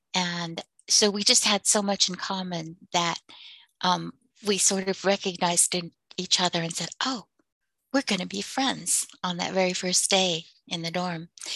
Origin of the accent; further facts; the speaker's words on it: United States; well, I don't think then I should be here either then, because I'm Native American.